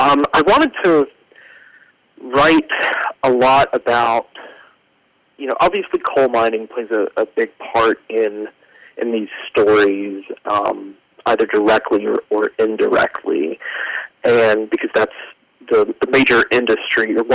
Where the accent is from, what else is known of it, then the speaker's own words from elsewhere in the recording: Beckley, West Virginia, United States; Yeah, I grew up in Raleigh County, West Virginia, in a city called Beckley, West Virginia